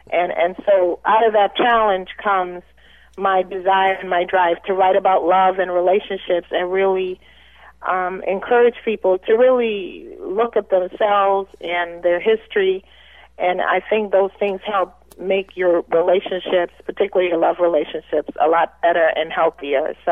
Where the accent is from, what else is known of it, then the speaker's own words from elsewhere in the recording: Canada; And ultimately, even if I was raised in Canada, my parents were very, very Caribbean.